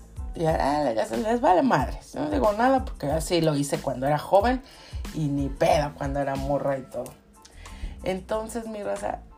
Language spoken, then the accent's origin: Spanish; Mexico City, Mexico; born there; En mi país natal, mi raza, que es el México, la Ciudad de México en especial